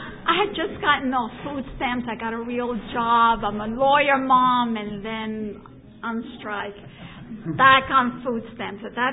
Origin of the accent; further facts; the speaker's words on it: New York, United States; Growing up in Eastern New York, I certainly was exposed to a lot of social injustice